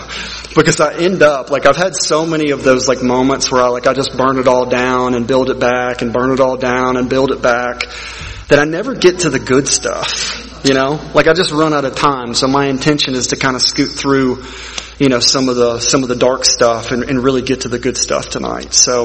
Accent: Birmingham, Alabama, United States; born there; So I was born in Birmingham, Alabama, unfortunately. March 31st, 1982.

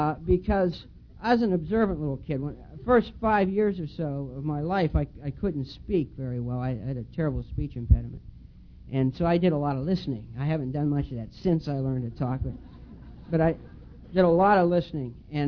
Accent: United States; born there; And I was born in the Ohio Valley, and just down the river from Pittsburgh

